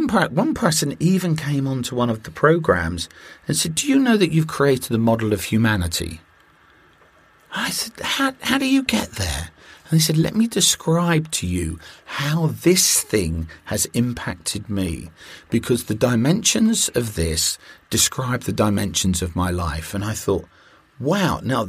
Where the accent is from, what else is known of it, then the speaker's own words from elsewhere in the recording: United Kingdom; I'm a Brit. So it's … for me.